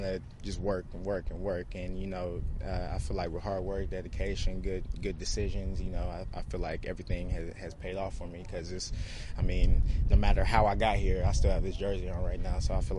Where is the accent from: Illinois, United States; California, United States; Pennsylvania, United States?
California, United States; It was fun. I'm from California, so humidity is a little different out here.